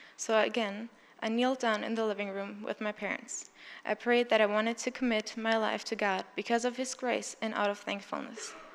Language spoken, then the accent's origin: English; Germany; I was born in Germany and grew up in a Christian home.